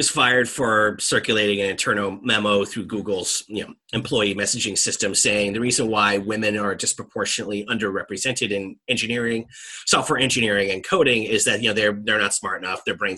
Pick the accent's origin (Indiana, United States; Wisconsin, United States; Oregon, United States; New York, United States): Indiana, United States; You know, I'm from Indiana myself, you know, not too far away.